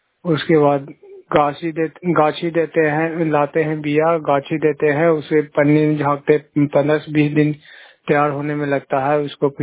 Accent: Bihar, India; मैं नालंदा जिला से बोल रहा हूँ, गुड़ापुर पंचायत के निवासी हूँ।

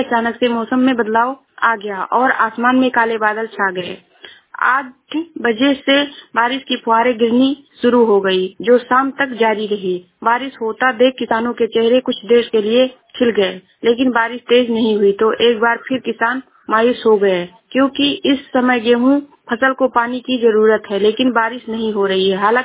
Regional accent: Uttar Pradesh, India; मैं जिला सरावस्ती से हूँ।

